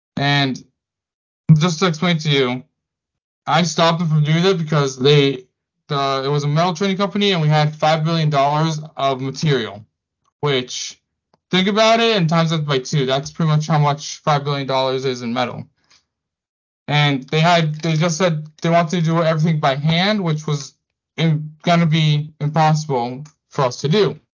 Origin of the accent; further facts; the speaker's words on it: Boston, Massachusetts, United States; accent: Boston; but I'm from Boston and we don't pronounce our R's.